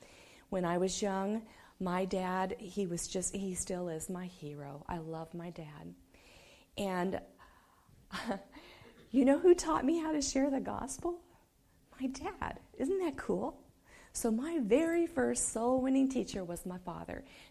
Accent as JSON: {"language": "English", "town": "Durango", "region": "Colorado", "country": "United States", "said": "I was born in one of the most beautiful but simple places of the United States. I am from Durango, Colorado."}